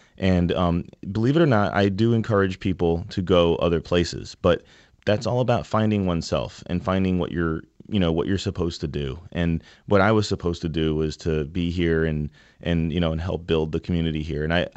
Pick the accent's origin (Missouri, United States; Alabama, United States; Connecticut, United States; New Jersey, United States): Connecticut, United States; New Haven; We grew up on Ellsworth Avenue in New Haven. We were born and bred and stayed here